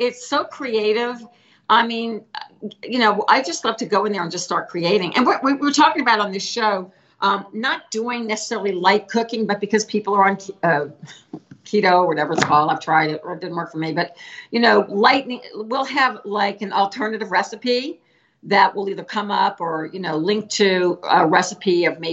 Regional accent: New Orleans, Louisiana, United States; because food was really important growing up in New Orleans.

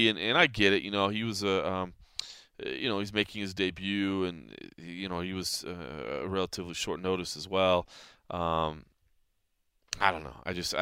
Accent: Dallas, Texas, United States; obviously our good friends there in my hometown of Dallas, Texas.

